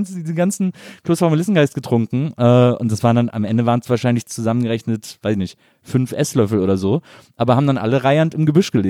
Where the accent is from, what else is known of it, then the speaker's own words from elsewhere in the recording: Wesseling, North Rhine-Westphalia, Germany; weil die in Wesseling, wo ich herkomme, beim Karnevalszug